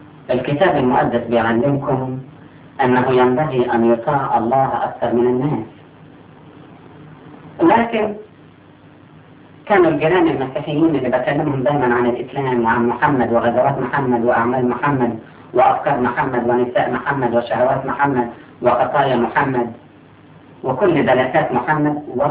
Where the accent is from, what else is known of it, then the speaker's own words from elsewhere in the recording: Cairo, Cairo Governorate, Egypt; also born or lived in Sohag; وكنت من مواليد سوهاج، وجيت لمصر وانا عندي حوالي 4 سنين، وتربيت في منطقه اسمها منطقه مصر القديمه قريب من السبع كنايس، كنيسه المعلقه وكنيسه برباره وكنيسه ماري جرجس وكنيسه ابو سفين،